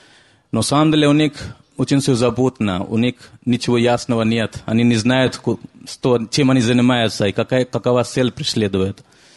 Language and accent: Russian; India; Russian is a second language; now in Russia; потому что я приехал из Индии